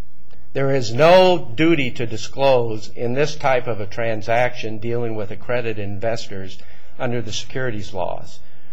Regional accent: Iowa, United States; I'm being from Iowa. You heard of the little old lady from Dubuque.

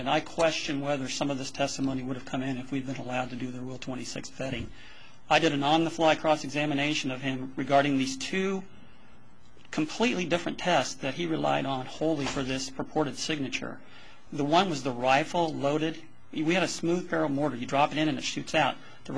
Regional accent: Liberty, Missouri, United States; I'm from Liberty, Missouri

